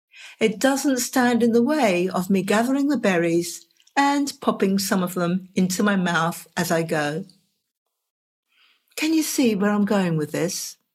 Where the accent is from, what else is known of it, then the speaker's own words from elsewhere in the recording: England, United Kingdom; now in Tasmania, Australia; As you may know and hear in my accent, I was born and raised in England and now live in Tasmania, Australia.